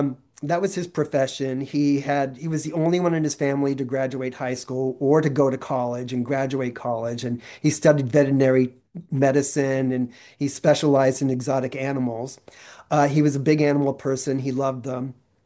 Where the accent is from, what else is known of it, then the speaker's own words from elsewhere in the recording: California, United States; Growing up in Marin County at the time was not a great place for gay people.